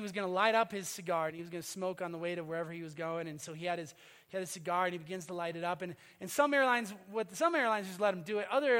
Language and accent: English; Minnesota, United States; I say that as a Minnesotan who got here as fast as I could, all right?